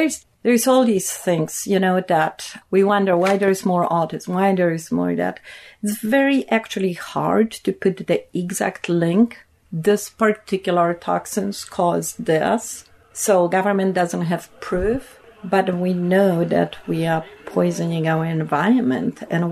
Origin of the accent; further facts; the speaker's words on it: Poland; I'm originally from Poland, and it's kind of funny. I grew up in a communist system.